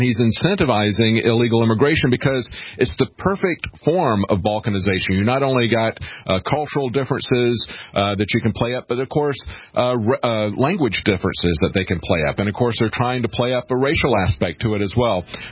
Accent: the South, United States; I grew up in the South

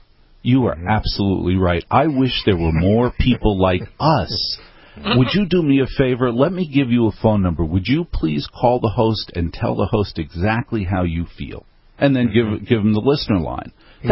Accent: Maplewood, New Jersey, United States; I grew up in Maplewood, New Jersey. About 10 of the streets of Maplewood border on Newark. Never in my life have I said I'm from Newark.

